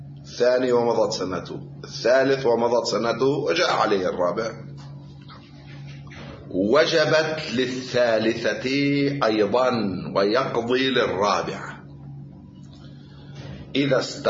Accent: Lebanon; في بلدنا لبنان

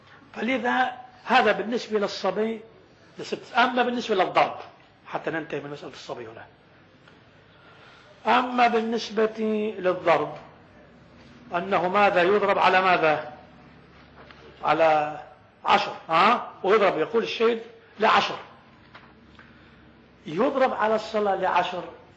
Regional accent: Lebanon; أنا لاحظت هذه في بعض العبادات عندنا في لبنان وغير لبنان

